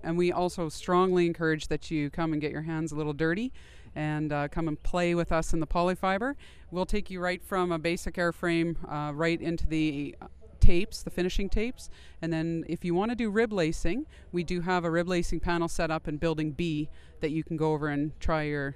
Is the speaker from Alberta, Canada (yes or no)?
yes; Red Deer, Alberta, Canada; I am from Red Deer, Alberta, Canada.